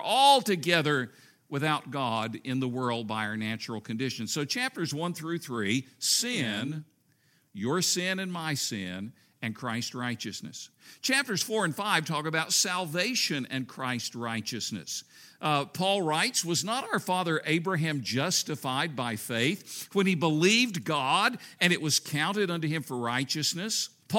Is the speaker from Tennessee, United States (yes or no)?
yes; Tennessee, United States; You know, I was not raised in a Christian home. I grew up in East Tennessee in a farm family.